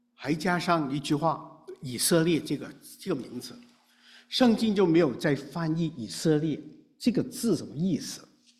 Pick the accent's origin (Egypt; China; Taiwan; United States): China; 而且我们从小在国内受教育